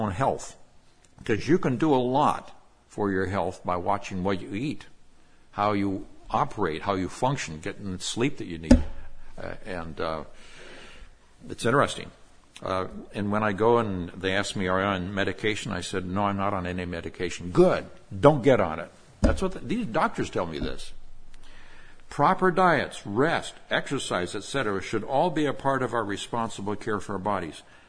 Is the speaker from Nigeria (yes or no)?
yes; Nigeria; I grew up in Nigeria, West Africa. When my parents went to Nigeria in 1948, I was just a little baby. I was 11 months of age at the time.